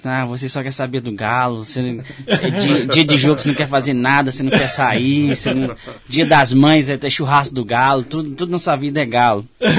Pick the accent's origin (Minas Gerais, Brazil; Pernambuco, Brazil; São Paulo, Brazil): Minas Gerais, Brazil; Governador Valadares; now in Canada; Sou de Governador Valadares.